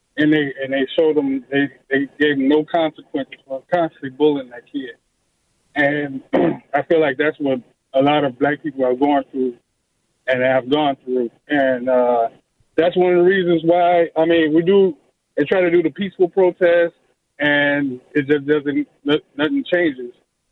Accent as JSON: {"language": "English", "town": "Chicago", "region": "Illinois", "country": "United States", "tie": "born or raised there", "moved": "yes", "lives_now": "Phoenix, United States", "said": "Hey, I grew up in Chicago, man. I just moved out here to Phoenix like 2 years ago."}